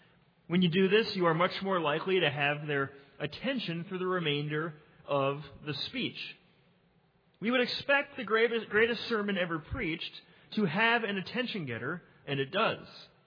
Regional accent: Spring Park, Minnesota, United States; Brianna and I came from Spring Park, a west suburb of Minneapolis, right next to Mound, where we did not have clean water.

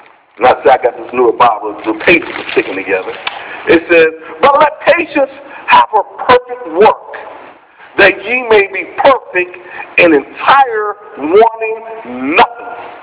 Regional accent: Florida, United States; I'm from Florida, see, and we get these little things, these little storms called hurricanes.

